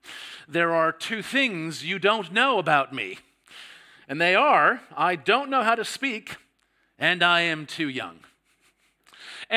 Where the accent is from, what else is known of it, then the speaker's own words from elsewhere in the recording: Canada; now in Sydney, Australia; You're probably picking up from my accent that I'm not just from New South Wales. I was originally from Canada, married an Australian. We ended up moving to Sydney and have been there ever since.